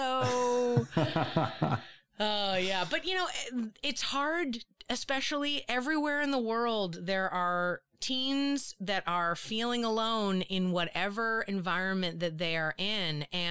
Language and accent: English; Boston, Massachusetts, United States; It's like, I grew up in Boston. I have a negative view of Boston in my head.